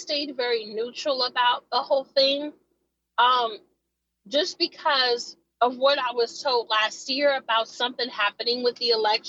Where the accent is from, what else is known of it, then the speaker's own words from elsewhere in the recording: United States; I've traveled 2/3 of this country. I'm not afraid to travel or anything, but, you know, I'm an American.